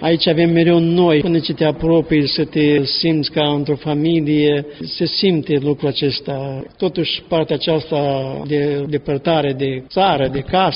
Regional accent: Stornești, Iași County, Romania; Eu sunt din județul Iași, din comuna Sinești, satul Stornești. Preot am fost în zona Teleormanului Alexandria, satul Cetatea, parohia Sfântul Dumitru.

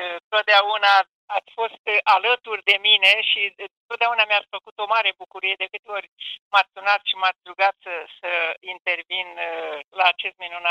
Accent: Moldova; și eu, pătată, sunt tot moldovean, că de peste Prut, dar simt am același sânge cu voi.

